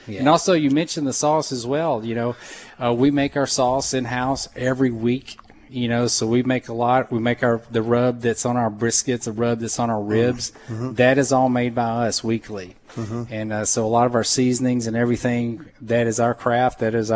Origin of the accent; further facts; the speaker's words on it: Ellisville, Mississippi, United States; And we brought the business up here, and I'm from Ellisville. I'm from Jones County.